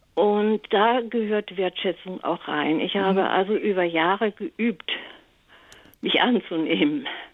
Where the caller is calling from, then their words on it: Göttingen, Lower Saxony, Germany; Hallo, ich bin aus Göttingen und ich habe mir den Mut genommen anzurufen.